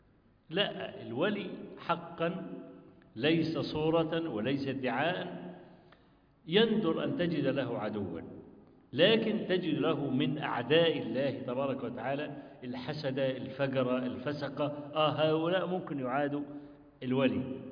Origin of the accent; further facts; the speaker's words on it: Egypt; كان عندنا في مصر في كفر الشيخ في المحافظة تانية ومزاد يعني بحيرة اسمها بحيرة البرولس